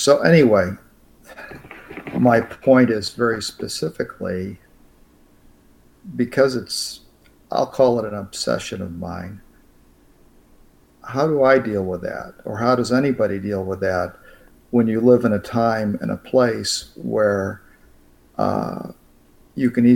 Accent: United States; And I'm an American. I became a young adult when the Vietnam War was just really ramping up.

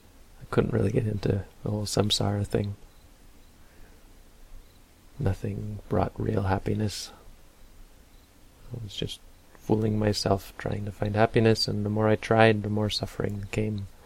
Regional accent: Canada; I just couldn't find it growing up in Canada.

